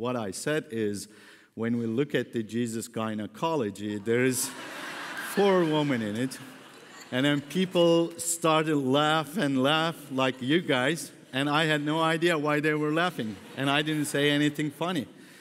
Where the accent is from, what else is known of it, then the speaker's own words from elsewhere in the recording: Turkey; English is a second language; Yes, I'm from Turkey.